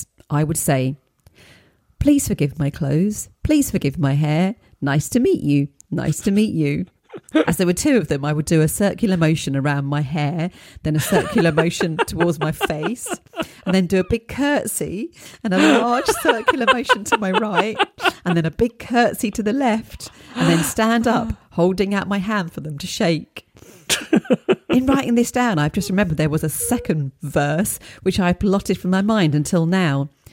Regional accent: Midlands, United Kingdom; I grew up in the Midlands of the UK in the late 1970s, 1980s. I wasn't very worldly, and I'm an only child

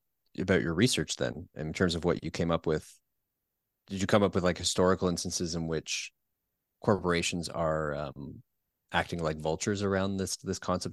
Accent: Peterborough, Ontario, Canada; growing up in Canada and you know, I grew up in a town called Peterborough, which is not Winnipeg. But you know, it's snowy, it's cold, it's all those things

